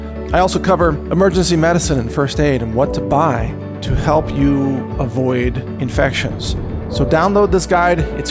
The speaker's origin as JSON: {"language": "English", "region": "Texas", "country": "United States", "said": "And as a Texan, we would welcome a new California."}